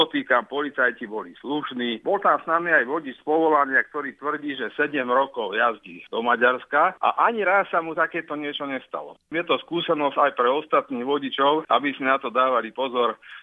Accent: Prievidza, Trenčín Region, Slovakia; Som z Prievidze

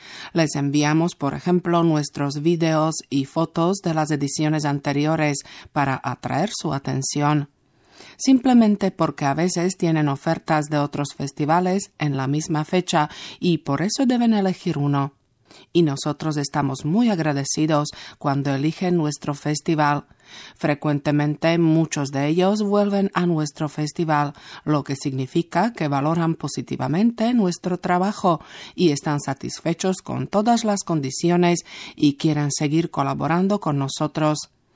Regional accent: Slovakia; Spanish is a second language; como soy oriunda de esa ciudad, lo asumí como una obligación personal y decidí regresar a mi país natal

